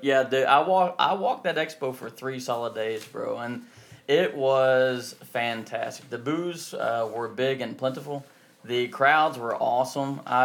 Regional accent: Texas, United States; I am from God's country, otherwise known as Texas. I grew up right there, just north of Houston.

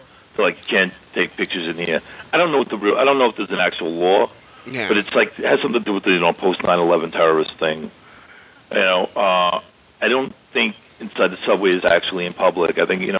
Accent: Long Island, New York, United States; I grew up on Long Island, but, I, you know, always as a kid, like, you know, when I was 14, 15, 16, coming into the city all the time

